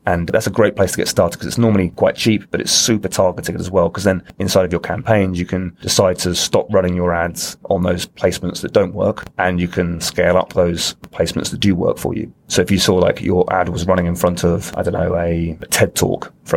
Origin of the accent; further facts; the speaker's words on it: United Kingdom; No, I'm British.